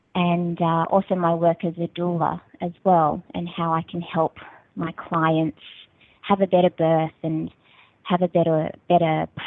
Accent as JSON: {"language": "English", "country": "Australia", "said": "I'm Chinese Australian, so my mother's Chinese and my dad's English Australian"}